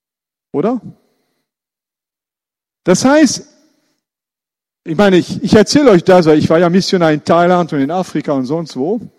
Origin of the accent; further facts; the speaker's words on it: Iran; German is a second language; now in Germany; ich komme aus dem Iran, ich wusste das nicht